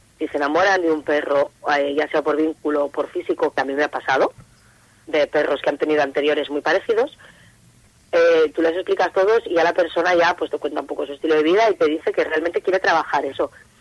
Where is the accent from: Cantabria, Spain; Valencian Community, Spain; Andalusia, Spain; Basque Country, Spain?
Cantabria, Spain; Castro Urdiales; En Laredo, yo soy de Castro, pero trabajo allí.